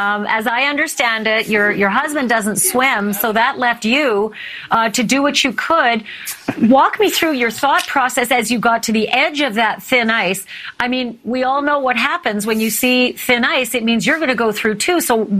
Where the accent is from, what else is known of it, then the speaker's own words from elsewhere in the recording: Winnipeg, Manitoba, Canada; I grew up in Winnipeg, Canada, where it was minus 37 on Friday.